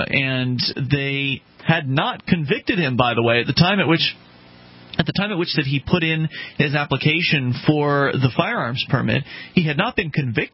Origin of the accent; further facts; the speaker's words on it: Florida, United States; now in New Hampshire, United States; I am not a New Hampshire native, and Daryl, neither are you. Daryl's originally from Alabama, and I am originally from Florida